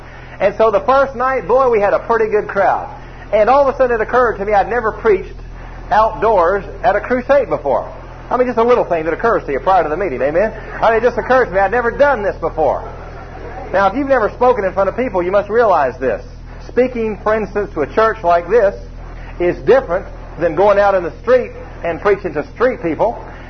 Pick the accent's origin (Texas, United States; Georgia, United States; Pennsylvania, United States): Georgia, United States; Atlanta; also born or lived in Tulsa / Vidalia; And I grew up in Atlanta, but that's where we were moving to, Vidalia, Georgia. I mean, you know, booming metropolis of 10,000 people. Kind of a shock after I'd grown up in Atlanta and lived in Tulsa.